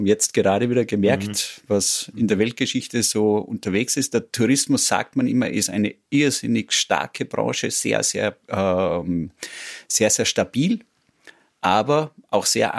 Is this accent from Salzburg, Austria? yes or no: yes; Abtenau, Salzburg, Austria; born there; Ich bin in Abtenau geboren und wohne immer noch dort, fühle mich dort auch sehr, sehr wohl